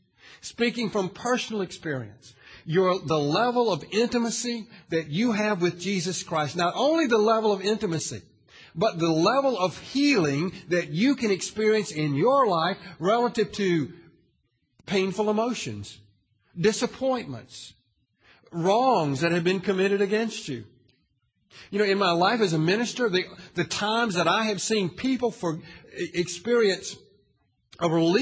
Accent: the South, United States; Perhaps that had to do with growing up in the Bible Belt in the South, where you didn't talk about the Holy Spirit in the Baptist church.

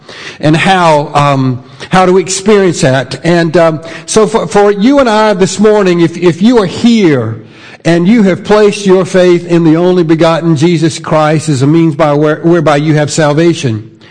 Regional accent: the South, United States; because I'd gone to church so much all my life, growing up in the Bible Belt.

